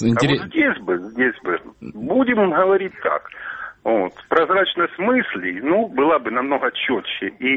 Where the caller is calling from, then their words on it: Avdiivka, Donetsk Oblast, Ukraine; Авдеевка, Донецкая область.